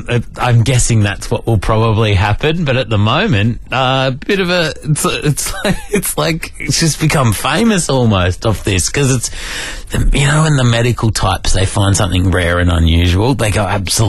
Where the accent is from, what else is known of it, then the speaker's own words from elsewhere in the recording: Wyong, New South Wales, Australia; My favourite from back in the day was on the main street of Wyong, growing up on the Central Coast.